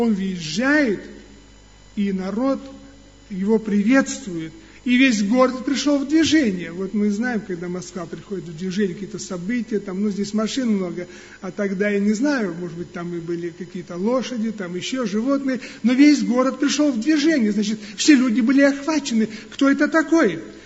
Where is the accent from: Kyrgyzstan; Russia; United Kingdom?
Kyrgyzstan; Я вот вырос там, в Кыргызстане, знаете, там рано распускаются веточки.